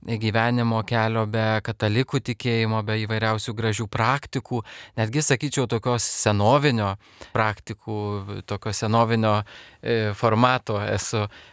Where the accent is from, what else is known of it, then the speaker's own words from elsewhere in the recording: Kaunas, Kaunas County, Lithuania; Tai esu kaunietis, esu grįna kraujas kaunietis. Tai vat, ir labai myliu Kauno miestą, savo miestą gimtąjį.